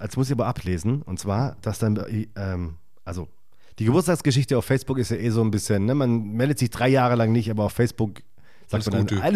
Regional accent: Stuttgart, Baden-Württemberg, Germany; Ich komme aus Stuttgart

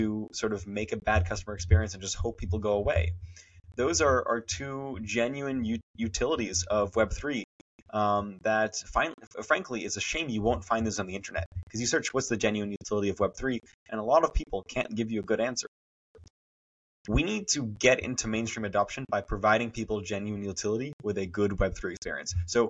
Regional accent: Massachusetts, United States; I needed to involve the DA's office from my home state of Massachusetts

